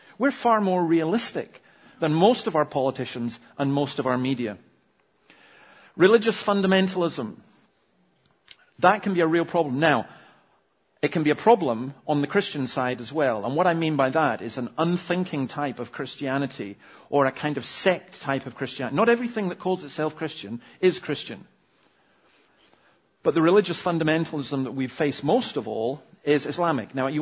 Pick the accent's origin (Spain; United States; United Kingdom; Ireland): United Kingdom; Scotland; Maybe it's because I'm a Scottish Calvinist, but I used to have a poster that I loved.